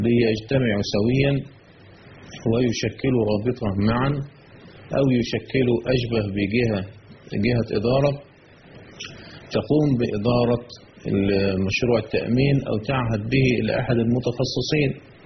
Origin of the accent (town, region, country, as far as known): Egypt